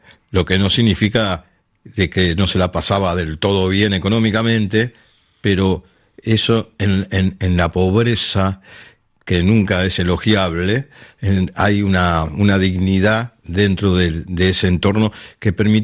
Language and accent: Spanish; Buenos Aires, Argentina; luego nos mudamos de la capital de Buenos Aires a la provincia, José C. Paz, y viví unos cuantos años por ahí, y luego volvimos a Parque Chas, que es el barrio del laberinto